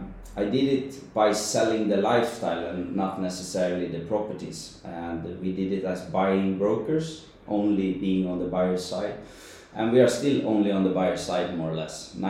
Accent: Stockholm, Stockholm County, Sweden; English is a second language; moved away as an adult; I'm from Stockholm in Sweden. I was living there for 33 years. And since I was 20, I was working with marketing

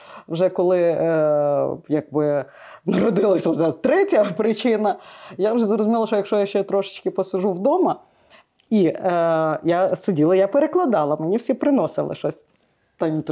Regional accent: Chișinău, Moldova; now in Lviv, Ukraine; Я взагалі виросла в Кишиньові. І потім, коли ми переїхали до Львова

